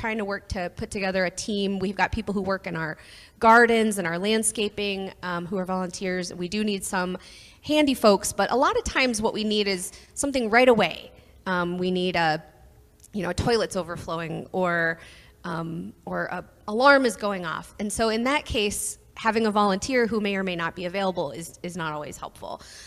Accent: Texas, United States; now in Appleton, United States; I live in Appleton, Wisconsin. I grew up in Texas, so the winter is still hard for me, but I'm getting the hang of it.

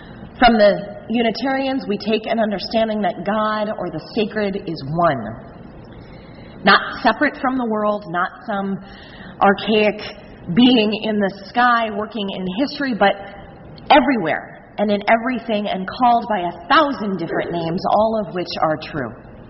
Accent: Chicago, Illinois, United States; And also, I'm from Chicago, and so we have really tall buildings.

